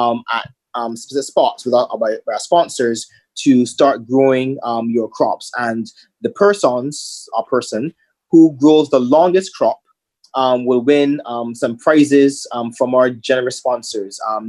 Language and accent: English; Dominica; I have family there. So growing up in Dominica, you know, you're kind of inundated in nature and stuff.